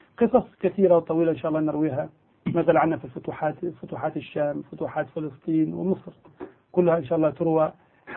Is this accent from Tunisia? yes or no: yes; Tunisia; نحن كتونسيين ممكن نختلف في كثير من الأشياء